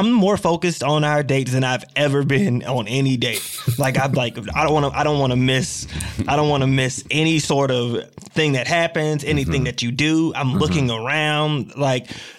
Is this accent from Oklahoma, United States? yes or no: no; Virginia, United States; you know, I grew up in Virginia. You know, my dad died when I was young.